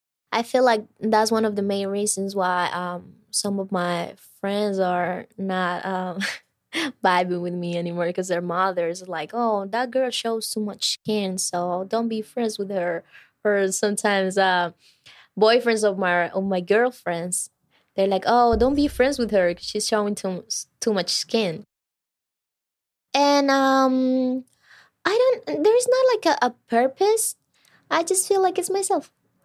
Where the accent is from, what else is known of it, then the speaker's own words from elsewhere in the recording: Cuenca, Azuay, Ecuador; I'm from Cuenca.